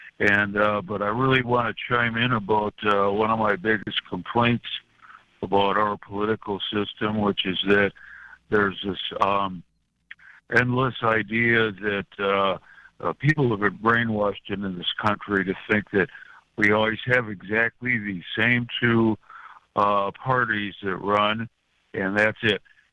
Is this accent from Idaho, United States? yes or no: no; Wisconsin, United States; I come from Wisconsin, U.S. citizen.